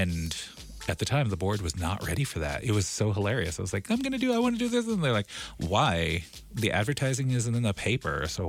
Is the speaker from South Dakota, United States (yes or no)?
yes; South Dakota, United States; now in Minneapolis, United States; And so I am the token Midwesterner. I'm like, yep, I live in Minneapolis and I'm from South Dakota.